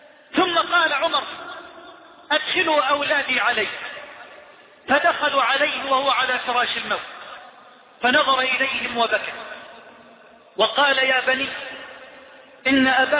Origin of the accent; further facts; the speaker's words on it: Egypt; بلدنا مصر